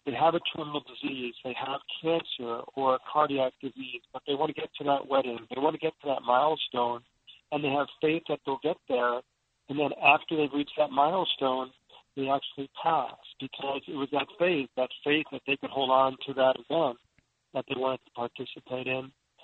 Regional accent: New Jersey, United States; I grew up in New Jersey, and I actually, unlike you, wasn't familiar with Mayo Clinic when I came out here.

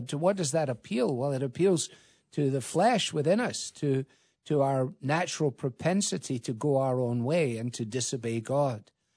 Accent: Scotland, United Kingdom; as a Scotsman, I don't like the fact that we're giving these things away.

